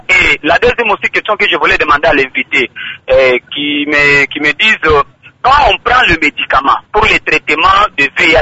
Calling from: Kindu, Maniema, DR Congo; si chez nous à Kindu

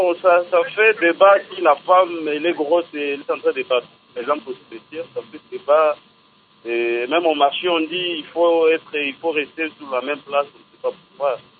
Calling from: Kolwezi, Lualaba, DR Congo; je suivais la télévision ici, chez nous à Kolwezi.

